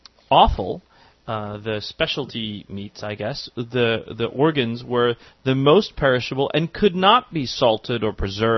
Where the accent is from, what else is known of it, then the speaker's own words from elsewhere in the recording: Ireland; And we're Irish, so when we cook it, we cook it.